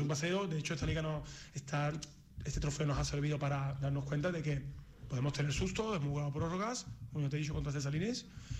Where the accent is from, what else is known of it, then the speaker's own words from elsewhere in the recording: Seville, Andalusia, Spain; No, soy de Sevilla capital, de la Macarena. Sevilla capital.